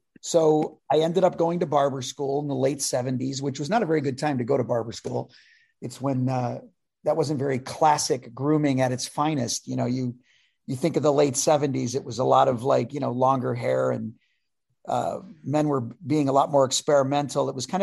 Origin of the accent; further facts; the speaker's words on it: LaSalle, Illinois, United States; I'm quite close to Chicago. I grew up in a little town called LaSalle, Illinois.